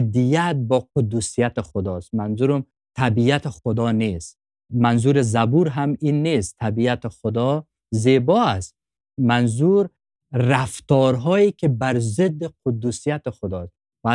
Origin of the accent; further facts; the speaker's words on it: Afghanistan; خب ما از افغانستان هستیم